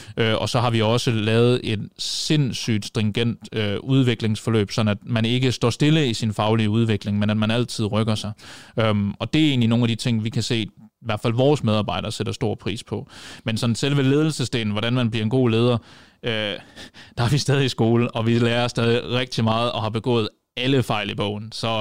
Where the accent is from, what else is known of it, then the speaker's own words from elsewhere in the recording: Central Denmark Region, Denmark; Vi kommer ud fra Vestjylland